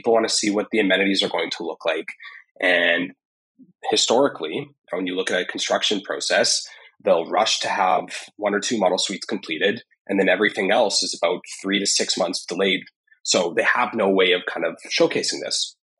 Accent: Winnipeg, Manitoba, Canada; now in Toronto, Canada; Like when I moved from Winnipeg to Toronto, aka Las Vegas, I didn't have that opportunity to see a place to rent

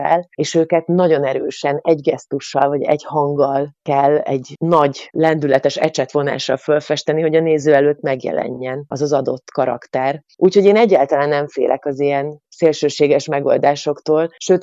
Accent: Kökény, Baranya, Hungary; én alapvetően egy falusi lány vagyok, tehát egy Pécstől 5 kilométerre levő Kökény nevű kis faluban születtem, ahogy a mesekönyvekben meg van írva, erdő, tó, gyönyörű természet és igazi falusi élet állatokkal.

